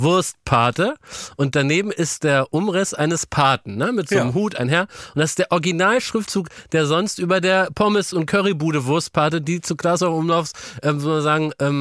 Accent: Berlin, Germany; Und 86 ist auch mein Geburtsjahr.

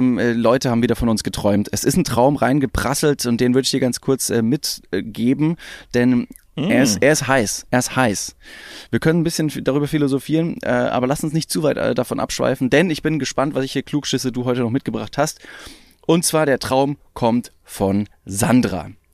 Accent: Ingolstadt, Bavaria, Germany; Ich komme aus Ingolstadt, wie viele wissen.

